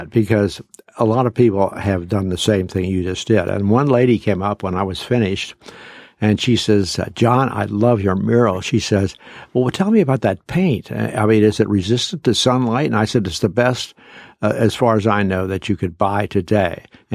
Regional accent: Cincinnati, Ohio, United States; When I grew up in Walnut Hills, I was born in 1924, and Walnut Hills was a vibrant little community when I was growing up

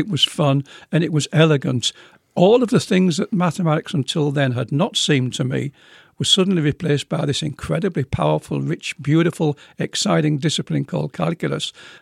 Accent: England, United Kingdom; When I got beyond school mathematics, and I was growing up in England

